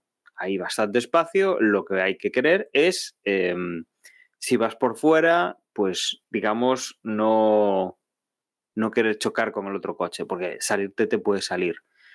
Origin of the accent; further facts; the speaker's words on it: Spain; somos españoles, vamos con Fernando